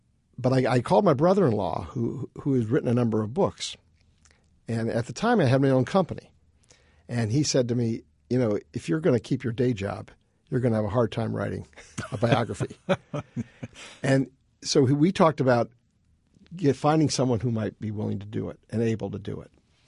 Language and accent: English; Hammond, Indiana, United States; My father was a firefighter. I grew up in Hammond, Indiana, and I was interested in government and politics